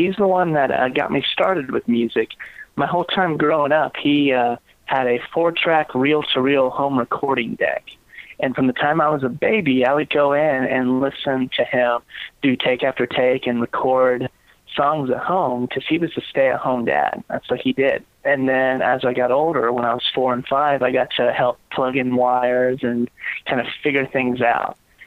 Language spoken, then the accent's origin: English; Kansas City, Missouri, United States; Well, actually, I grew up a little bit in both. My dad lived down in the Westport area while I was growing up